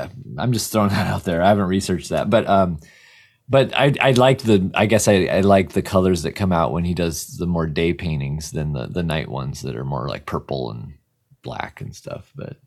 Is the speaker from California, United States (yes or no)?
no; SeaTac, Washington, United States; Yeah, I grew up in SeaTac, Washington, which is right by the airport and outside Seattle or south of Seattle.